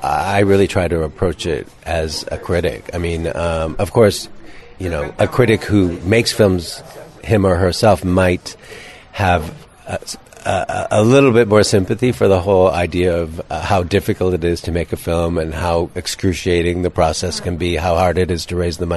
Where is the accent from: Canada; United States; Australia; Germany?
Canada; except I'm the outsider, I'm the Canadian.